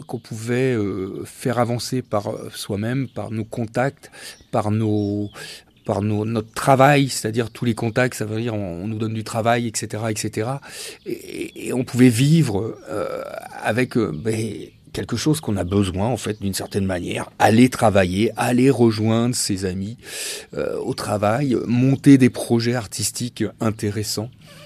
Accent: Brittany, France; en tant que petit Français breton qui accueille sa dulcinée.

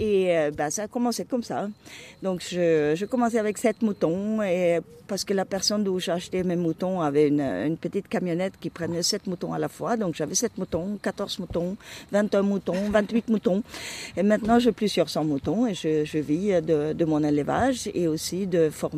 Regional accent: Sweden; je viens de la Suède.

